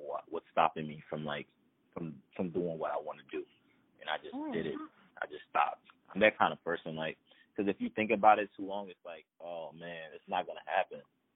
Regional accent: Upper Darby, Pennsylvania, United States; also born or lived in Philadelphia; I am from Southwest Philly. I moved to Upper Darby when I was like 10 years old. Really spent like a lot of my formative years in Upper Darby

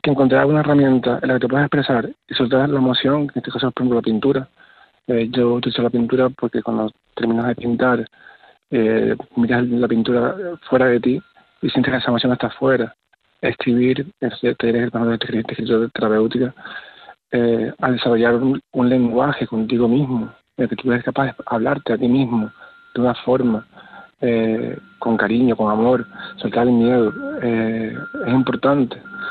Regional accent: Canary Islands, Spain; en mi caso, que soy cantautor de La Palma

